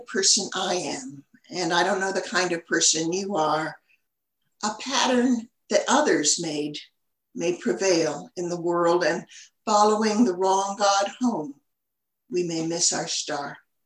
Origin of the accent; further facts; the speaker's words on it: Oregon, United States; Even though my home state of Oregon has gone to completely mail-in ballots since then